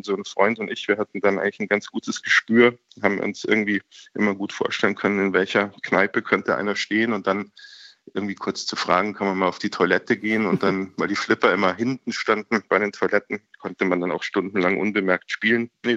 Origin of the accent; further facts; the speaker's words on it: Munich, Bavaria, Germany; Also in München, wo ich aufgewachsen bin